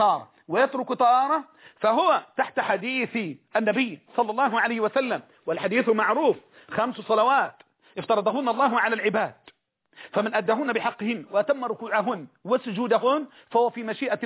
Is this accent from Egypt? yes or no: yes; Egypt